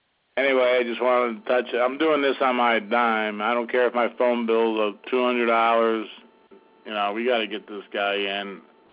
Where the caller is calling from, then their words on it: Florida, United States; I'm calling from Florida for the Obama campaign.